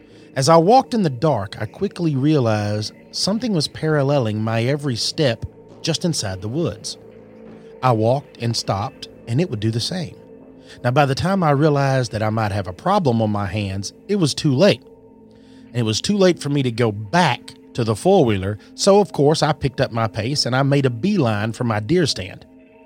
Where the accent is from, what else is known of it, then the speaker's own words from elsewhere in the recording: Indiana, United States; I've since sold that property and hunt in my home state of Indiana.